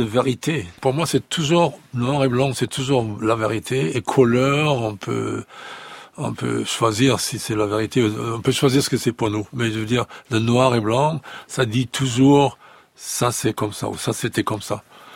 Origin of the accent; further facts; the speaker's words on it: Duisburg, North Rhine-Westphalia, Germany; French is a second language; quand on vient de Duisbourg, de la Ruhr et tout ça, toutes les usines et toute la fumée et toutes ces choses comme ça